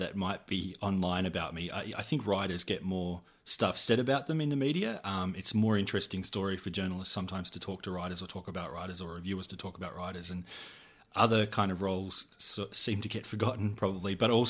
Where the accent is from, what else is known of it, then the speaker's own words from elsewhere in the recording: Maryborough, Victoria, Australia; also born or lived in Frankston; I was born in Frankston 42 years ago, raised by a single mum and my grandma. Moved to the country and went to high school in Maryborough in the heart of Victoria, which is the place I tell people I come from, even though I only lived there for 8 years or so.